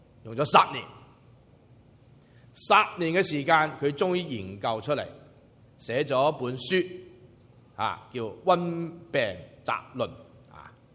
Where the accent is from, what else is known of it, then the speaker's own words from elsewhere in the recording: China; 我们中国人的中医几千年了